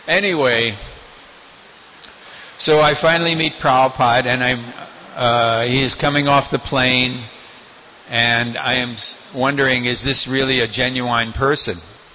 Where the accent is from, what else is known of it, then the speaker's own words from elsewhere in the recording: New York, United States; I was from New York. I was a bit cynical about so many cheaters in so many ways.